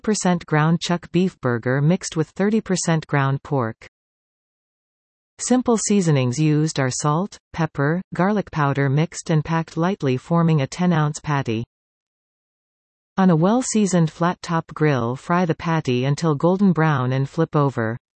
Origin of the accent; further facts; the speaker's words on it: Hespeler, Ontario, Canada; Being a kid growing up in Hespler, Pislinch Lake was where most of my summers were spent swimming, fishing and eating French fries and hot dogs.